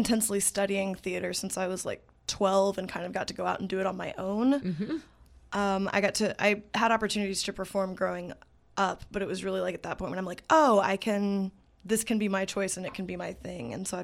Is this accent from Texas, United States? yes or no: yes; Lake Jackson, Texas, United States; No, I grew up in Lake Jackson, Texas, in good old Brazoria County.